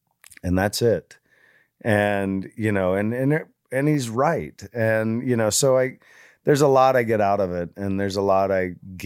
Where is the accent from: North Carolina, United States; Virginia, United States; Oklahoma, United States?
Virginia, United States; He's from Virginia. I'm from Virginia.